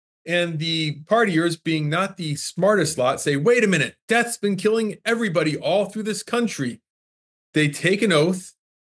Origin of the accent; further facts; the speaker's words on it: Steubenville, Ohio, United States; I'm from Steubenville, Ohio.